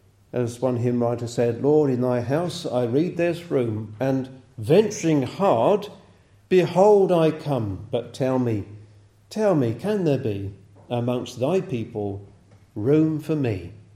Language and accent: English; Hadlow Down, South East England, United Kingdom; born there; the village where I was born in East Sussex, Hadlow Down.